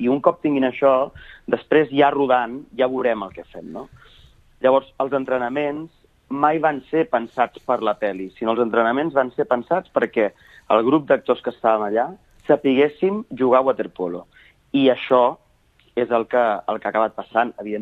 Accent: Sabadell, Catalonia, Spain; Jo soc de Sabadell, per tant no és molt complicat que jo vaig créixer al Club Natació Sabadell.

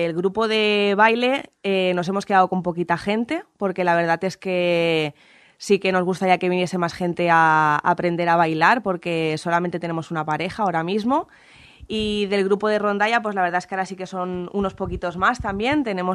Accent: Catalonia, Spain; la gran mayoría de gente del grupo somos catalanes, o sea, no somos nacidos prácticamente en Aragón

